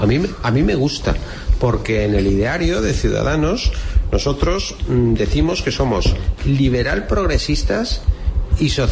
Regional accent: Catalonia, Spain; aquí somos catalanes, ¿eh? Todos

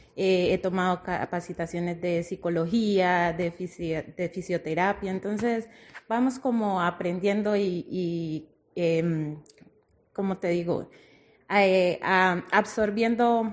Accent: Colombia; moved away as an adult; now in Spain; Pues estoy con mis 2 hijos de 16 y de 11 años y pues venimos de Colombia.

